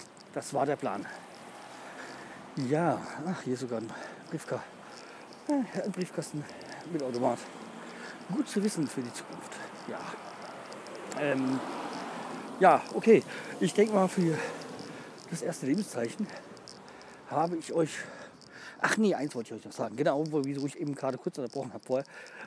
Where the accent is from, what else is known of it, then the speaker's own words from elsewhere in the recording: Steinheim, Germany; Und ich bin, wie gesagt, ich bin zwar hier in Steinheim groß geworden. Na, nee, nein. Ich habe eigentlich früher in Kleinarm gewohnt, aber war in Steinheimer Verein. Das heißt, somit bin ich in Steinheim eigentlich schon groß geworden.